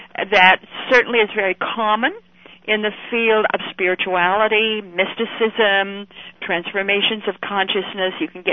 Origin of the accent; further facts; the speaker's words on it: Twin Falls, Idaho, United States; I come from Twin Falls, Idaho. I'm a Westerner by birth. So we would go in the dime stores in Twin Falls, Idaho.